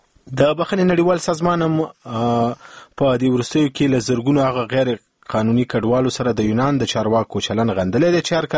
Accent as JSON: {"language": "Pashto", "country": "Afghanistan", "said": "د یو افغان په توګه خپلو افغانانو ته د سلام مشوره په دې برخه کې څه شی ده؟"}